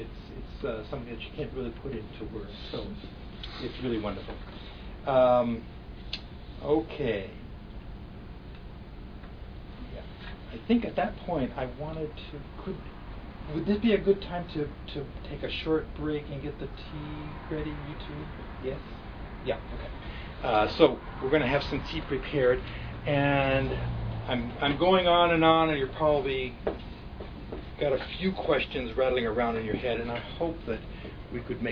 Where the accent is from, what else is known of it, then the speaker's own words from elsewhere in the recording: United States; So this is kind of foreign to me as an American brought up in a different way.